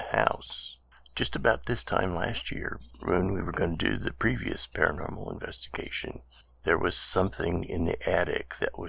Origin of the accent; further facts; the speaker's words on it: Kansas, United States; Well, I grew up here in Kansas.